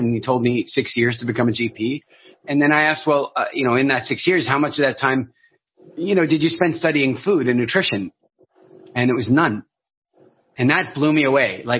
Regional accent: Pretoria, Gauteng, South Africa; born there; Ek is 'n Afrikaner. You know, I was born in Pretoria. I know I don't sound like it, but … Like I'm about as Afrikaans as you can get from a DNA perspective.

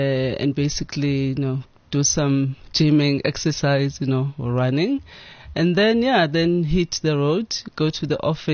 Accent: KwaZulu-Natal, South Africa; I grew up in KwaZulu-Natal. I was born there.

